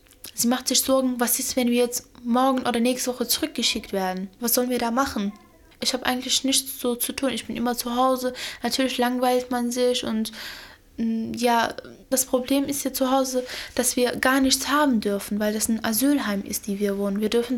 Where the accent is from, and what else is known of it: Iraq